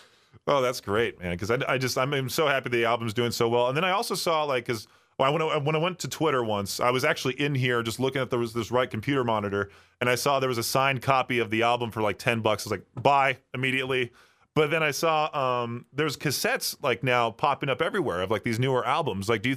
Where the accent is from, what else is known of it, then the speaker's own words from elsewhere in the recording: California, United States; I'm from the Southern California area and they have the famous stations and whatnot